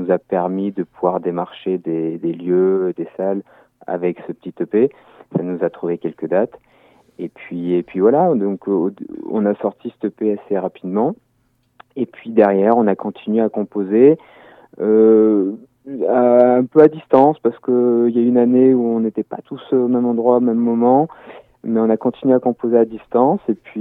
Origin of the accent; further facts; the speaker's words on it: France; vu qu'on est français, on le prononce Ikadub